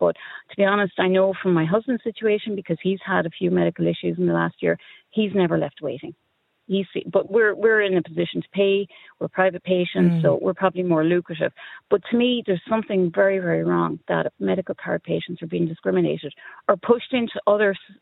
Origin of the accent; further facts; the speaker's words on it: Ireland; I grew up in Ireland where the stalwarts of your parish were the bank manager, the GP and the priest.